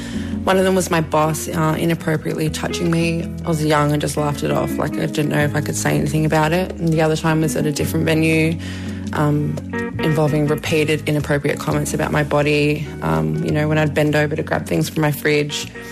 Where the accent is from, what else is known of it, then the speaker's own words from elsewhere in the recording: Melbourne, Victoria, Australia; I'm from Melbourne.